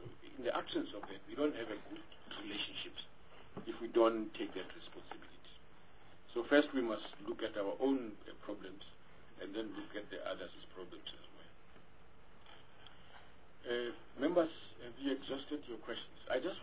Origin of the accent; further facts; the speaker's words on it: Mpumalanga, South Africa; because we come from Mpumalanga, we must give you this message formally in a meeting.